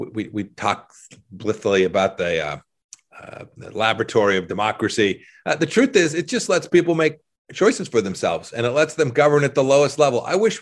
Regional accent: California, United States; I grew up in Southern California.

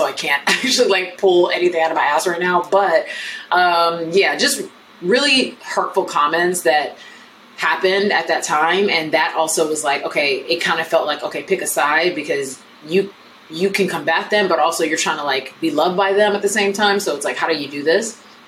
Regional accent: United States; But in my experience, obviously I was raised in America. So like I'm going to American schools and American colleges and I'm in the American capitalist world.

